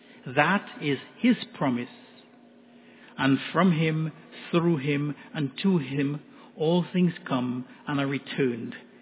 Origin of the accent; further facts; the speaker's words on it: Trinidad & Tobago; which is something that was drilled into our heads when I was growing up in Trinidad.